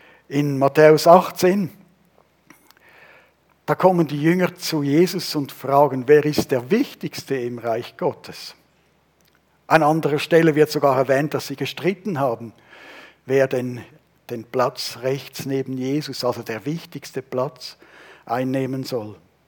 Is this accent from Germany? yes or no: no; Switzerland; Und wir haben ja das in den vergangenen Monaten ein bisschen auch als Schweizer erlebt